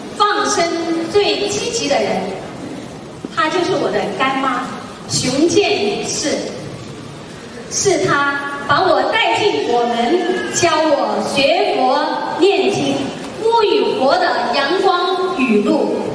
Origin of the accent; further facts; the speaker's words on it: Shenzhen, Guangdong, China; 我是深圳人，一个平凡而又普通的女性，在深圳，我有一个幸福的家庭，我的先生很爱我，我有一个17岁的女儿